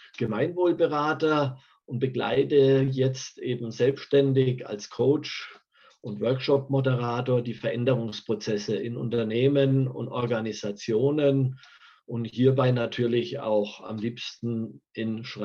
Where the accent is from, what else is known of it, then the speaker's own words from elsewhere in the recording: Bavaria, Germany; Ich komme hier aus dem Chiemgau in Südbayern